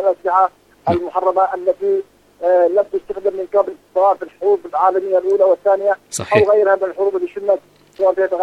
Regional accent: Yemen; نحن أحرارا كما ولدنا وسنبقى أحرارا باليمن

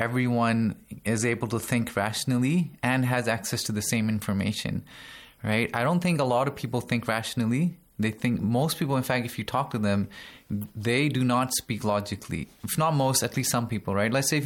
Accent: Pakistan; now in Qom, Iran; I've lived in different parts of the world, but I'm originally from Pakistan.

